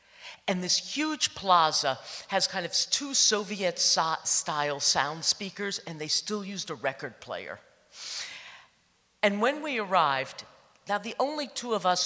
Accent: United States; Yeah, USA. And now, I'm going to tell you the truth. When I travel internationally and people say, where are you from? I sometimes go, Canada.

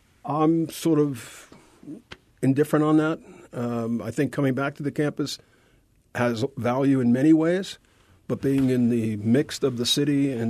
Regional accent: New York, United States; Now, I must tell you, as a New Yorker, waiting on that line, those bridges would have come down.

